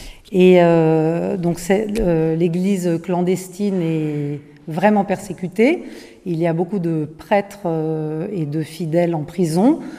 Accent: France; quand on est étranger, expatrié en Chine, en tant que Français à Shanghai

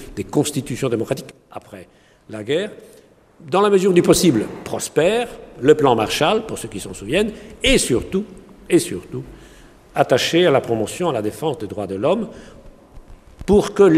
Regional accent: Italy; moved away as an adult; now in Strasbourg, France; Je suis italien, je suis arrivé en France en 1979 avec mon épouse et j'ai posé nos valises, à l'époque, dans la ville de Strasbourg

